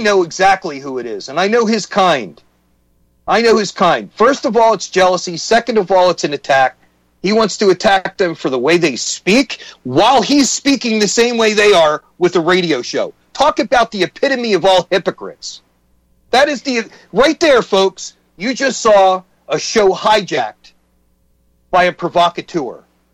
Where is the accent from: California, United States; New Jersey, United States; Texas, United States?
New Jersey, United States; Camden; Lori, I grew up in Camden, New Jersey, sir. And I assure you, I have been in the deepest and the worst of the hood.